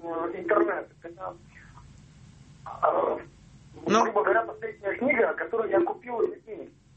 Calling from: Vologda, Vologda Oblast, Russia; я звоню из Вологды.

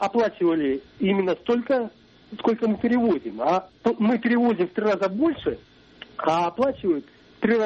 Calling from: Vologda, Vologda Oblast, Russia; Вот, например, я из Вологды звоню, да?

